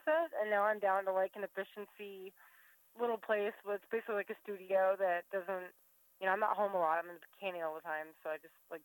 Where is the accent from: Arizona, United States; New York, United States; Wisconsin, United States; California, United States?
Arizona, United States; I mean, I think I mentioned last, I'm from Arizona. I've always loved canyons and the desert. And, this is my home. So I wanted to come back to Arizona.